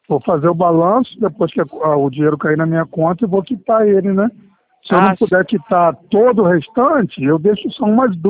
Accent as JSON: {"language": "Portuguese", "town": "Nova Iguaçu", "region": "Rio de Janeiro", "country": "Brazil", "tie": "born there", "said": "Eu nasci em Nova Iguaçu, Rio de Janeiro."}